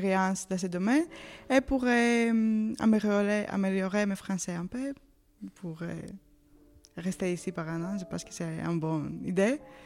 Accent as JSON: {"language": "French", "country": "Greece", "second_language": "French", "said": "je ne parle pas très bien le français, mais je vais essayer de me présenter."}